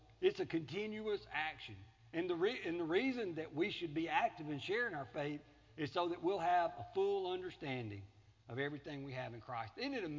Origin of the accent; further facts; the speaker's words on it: Collins, Mississippi, United States; I grew up in Collins, Mississippi. We had loving parents who worked hard to provide for us.